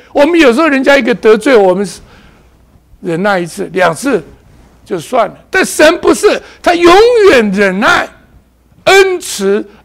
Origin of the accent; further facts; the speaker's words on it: China; 我们中国人把善当成没什么